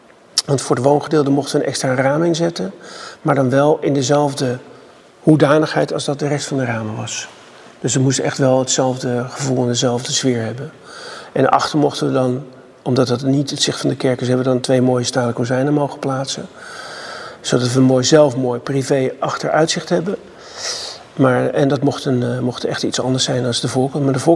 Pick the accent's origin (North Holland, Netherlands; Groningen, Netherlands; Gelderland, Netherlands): North Holland, Netherlands; En ik ben zelf opgegroeid in het West-Friese.